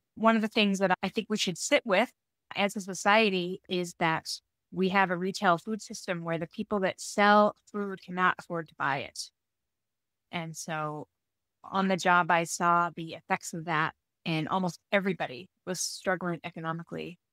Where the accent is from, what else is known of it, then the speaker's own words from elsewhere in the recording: Utah, United States; I moved back, I thought temporarily, to my home state of Utah to regroup, figure out what was next.